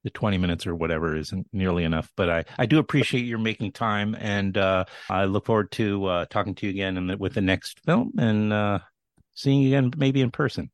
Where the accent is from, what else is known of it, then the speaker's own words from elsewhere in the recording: New York, United States; I grew up in New York.